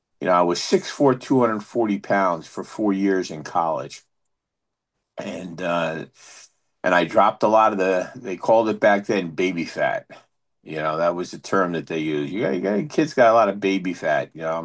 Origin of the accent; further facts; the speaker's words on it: New York City, New York, United States; being a chubby kid, as a growing up in the Bronx.